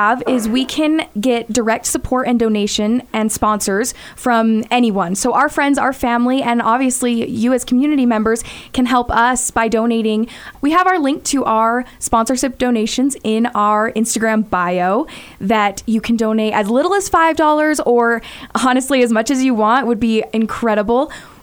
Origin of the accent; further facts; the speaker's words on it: Lehi, Utah, United States; I'm originally from Lehigh, so Utah County area. I graduated from Lehigh High School.